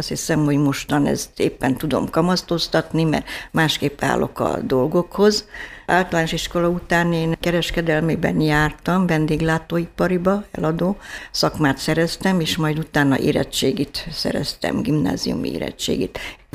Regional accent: Kiskunhalas, Bács-Kiskun, Hungary; Kiskunhalason születtem, itt is éltem, és tulajdonképpen a gyermekkorom az nagyon jó volt.

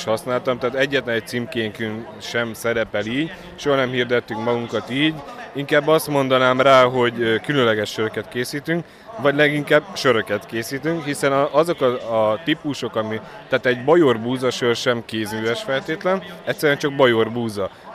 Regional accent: Hungary; És mi magyarok vagyunk, tehát itt főzzük

